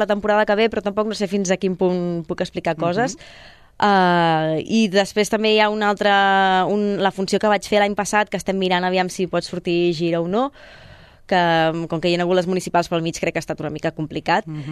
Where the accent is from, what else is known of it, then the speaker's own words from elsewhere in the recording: Igualada, Catalonia, Spain; Jo era molt de dir que m'agradava molt la gran ciutat, m'agradava molt Barcelona i que jo sóc d'Igualada i deia que ni de conya volia tornar a una ciutat més petita que Barcelona.